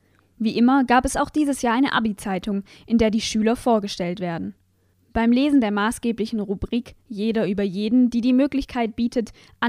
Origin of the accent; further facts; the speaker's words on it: Switzerland; Als ich als Schweizer auf meiner Fahrradtour durch Baden-Württemberg in Tübingen Halt machte